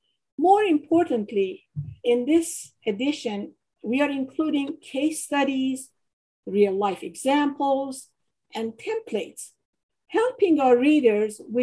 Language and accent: English; Tehran, Tehran Province, Iran; English is a second language; I was born and raised in Tehran, Iran.